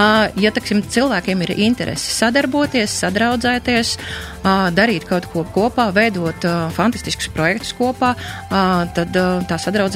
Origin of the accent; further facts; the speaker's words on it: Riga, Latvia; now in Liepāja, Latvia; es esmu rīdziniece, bijusi rīdziniece, kura tagad jau kādu laiku ir pārcēlusies uz Liepāju, un es jau sevi tā saucu 100% par liepājnieci.